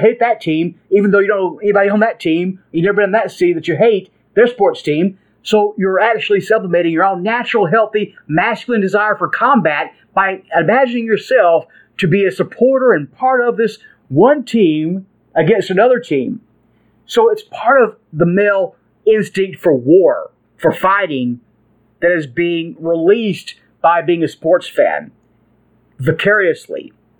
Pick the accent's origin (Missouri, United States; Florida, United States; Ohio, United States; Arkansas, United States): Arkansas, United States; I was raised in the South where football is huge, and I grew up playing football